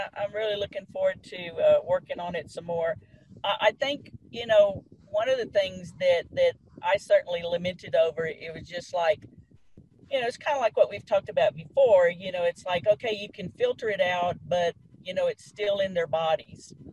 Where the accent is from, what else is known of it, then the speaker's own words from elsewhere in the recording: Lake Charles, Louisiana, United States; I mean, I'm from Lake Charles, Louisiana.